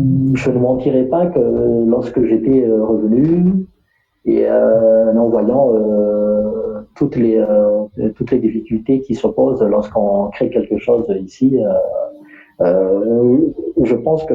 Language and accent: French; Madagascar; Ce qui me retient à Madagascar, c'est presque toute ma vie. Je suis malgache et j'aime bien ce que je fais ici.